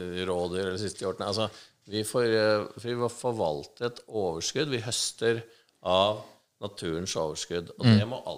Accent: Gjøvik, Innlandet, Norway; moved away as an adult; also born or lived in United States; now in Oslo, Norway; Jeg er oppvokst på Gjøvik fra jeg var liten til jeg var noen av 20 og flyttet til Oslo. Da, eller jeg var noen år i USA først ved utdannelse og har bodd i Oslo siden.

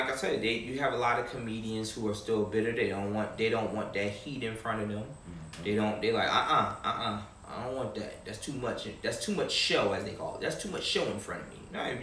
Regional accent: Fayetteville, North Carolina, United States; I want a comedy club in my hometown, but a place like here, Fayetteville, where it ain't as big as Raleigh.

